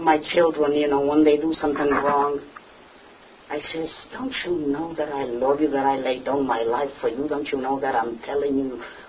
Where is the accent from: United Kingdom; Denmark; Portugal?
Portugal; See, I was brought up in Portugal, and we had pigs and sheep and chickens.